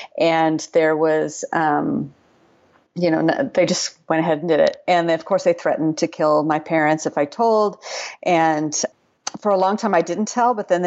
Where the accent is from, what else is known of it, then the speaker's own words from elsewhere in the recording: Pacific Northwest, United States; And the irony of the whole story is I'm from the Pacific Northwest.